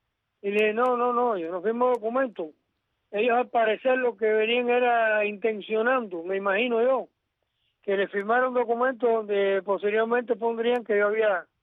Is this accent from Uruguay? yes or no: no; Cuba